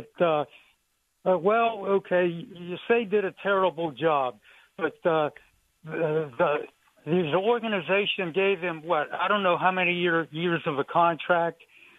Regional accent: Pennsylvania, United States; I grew up near Pittsburgh, and I remember Chuck Knoll's first year, they went 1-13

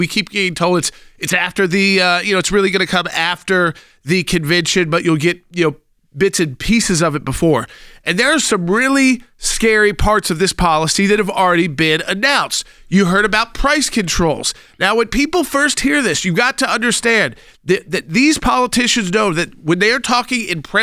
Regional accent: Atlanta, Georgia, United States; in places like Georgia and my home state, like Atlanta, my home city

